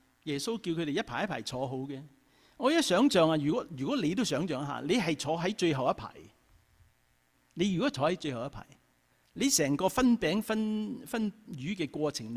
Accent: Guangdong, China; 我哋广东人咧，我哋广东人问候人咧就系、是、你食咗饭未啊嘛，系咪啊？

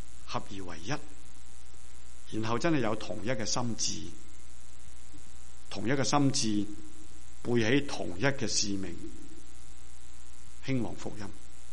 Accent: Guangdong, China; 即是等于我们广东人呢骂人骂得很劲的时候呢

